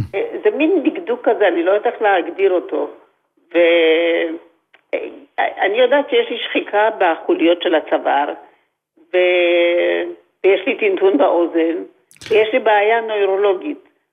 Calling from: Kfar Saba, Central District, Israel; מכפר סבא.

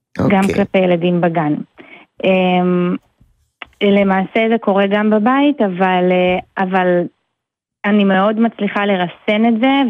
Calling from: West Coast, United States; יש לי קול שקט, כי אני מדברת מארצות הברית, ואצלנו לילה

